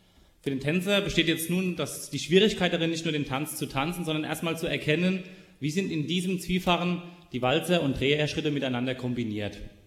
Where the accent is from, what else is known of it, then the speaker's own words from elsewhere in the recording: Hesse, Germany; wir kommen ja aus dem Rhein-Main-Gebiet und südlich von uns liegt der Odenwald.